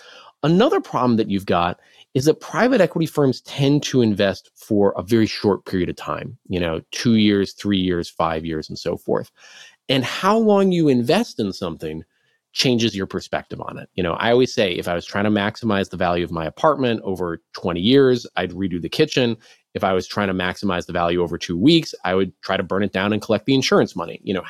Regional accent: Midwest, United States; So Shopko, as you alluded to, was a fairly beloved regional retailer where I grew up in the Midwest.

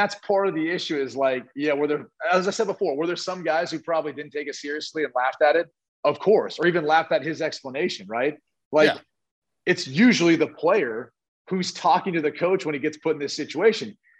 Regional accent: Dublin, Ohio, United States; It's in Dublin, Ohio. It's my hometown.

